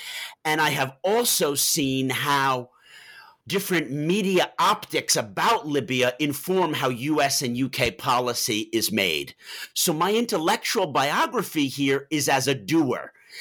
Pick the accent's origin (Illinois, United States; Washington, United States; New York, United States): New York, United States; Manhattan; I'm from Manhattan, and I was studying biology and chemistry at a small liberal arts college in Massachusetts